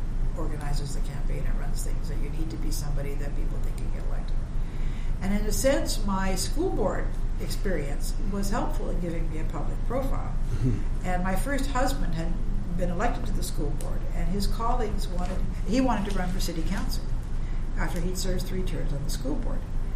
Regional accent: British Columbia, Canada; I was the first Prime Minister born and raised in British Columbia

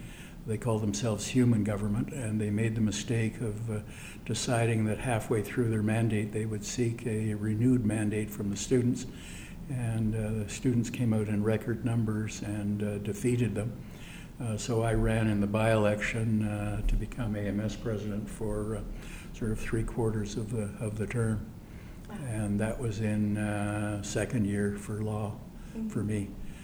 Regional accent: Vancouver, British Columbia, Canada; also born or lived in Regina / New York; I was born in Regina. My parents came out when I was five, and so I've been other than 2 years in New York, I've been a resident of Vancouver since.

